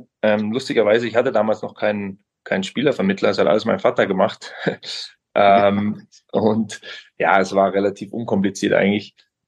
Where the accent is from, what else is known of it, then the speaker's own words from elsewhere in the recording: Gelting, Schleswig-Holstein, Germany; also born or lived in Düsseldorf; Also von kleinen Gelting mit 1500 Einwohnern, wo ich aufgewachsen bin, dann erstmal nach Düsseldorf